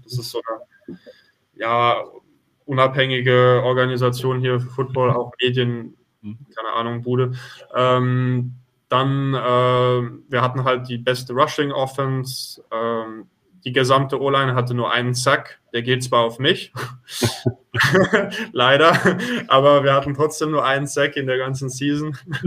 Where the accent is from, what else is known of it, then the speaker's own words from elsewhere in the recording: Switzerland; Deutsche, deshalb habe ich die Nationalität, aber geboren bin ich in der Schweiz und auch dort hauptsächlich aufgewachsen.